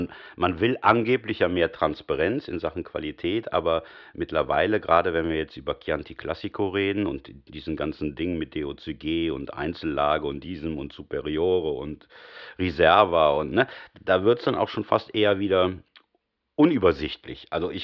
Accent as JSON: {"language": "German", "country": "Spain", "said": "Ich als Spanier muss Dios sagen, Dio, ne?"}